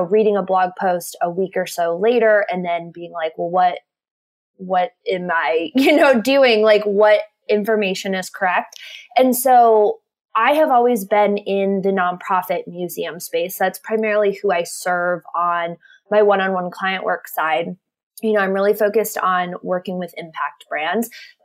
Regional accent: Cleveland, Ohio, United States; I grew up in Cleveland, and my business is actually named after an intersection in Cleveland.

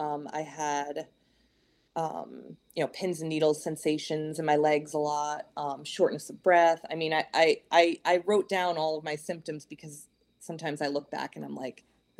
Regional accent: East Coast, United States; You know, growing up on the East Coast, that's, you know, part of life is ticks and everything.

